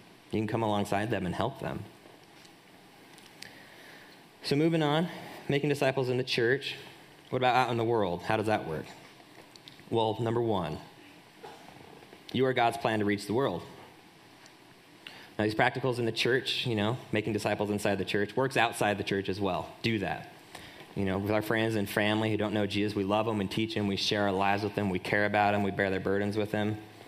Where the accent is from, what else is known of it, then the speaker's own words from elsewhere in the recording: Salt Lake City, Utah, United States; I was born and raised here in Salt Lake. Born and raised, WVC, the whole deal.